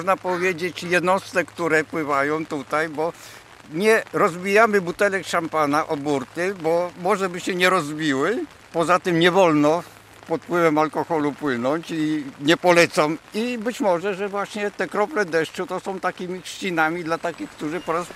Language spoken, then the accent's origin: Polish; Legnica, Lower Silesian Voivodeship, Poland; bo jestem z Legnicy, z Dolnego Śląska.